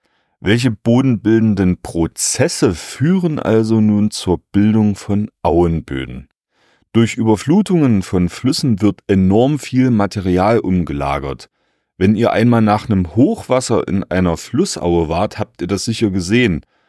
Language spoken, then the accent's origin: German; Germany; meine Heimatregion, die schöne Dübener Heide